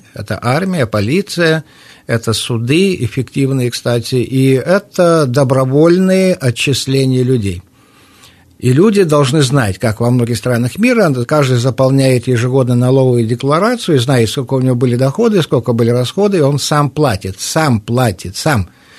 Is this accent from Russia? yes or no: no; Belarus; Я говорю, ну, я из Беларуси, мы еще не достигли такого уровня, чтобы страховые полисы